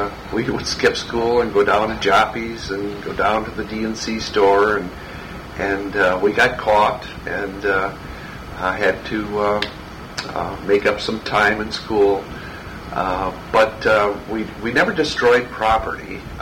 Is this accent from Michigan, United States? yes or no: yes; Grand Rapids, Michigan, United States; Growing up in Grand Rapids was an interesting time.